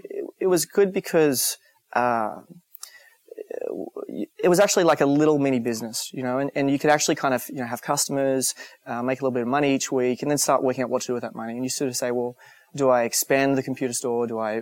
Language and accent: English; Queensland, Australia; So I grew up in Queensland.